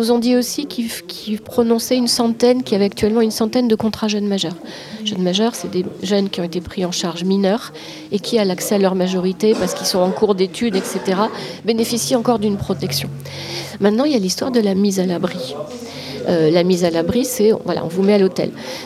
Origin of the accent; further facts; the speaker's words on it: Briançon, Provence-Alpes-Côte d'Azur, France; Briançon, c'est aussi ma ville natale et que j'y ai quand même plein d'attaches aussi.